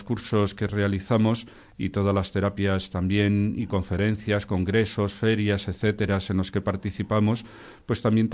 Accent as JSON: {"language": "Spanish", "town": "Ávila", "region": "Castile and León", "country": "Spain", "tie": "born there", "said": "Y yo, como nací en Ávila, pues se tira un poco hacia mi tierra, me he quedado a mitad de camino."}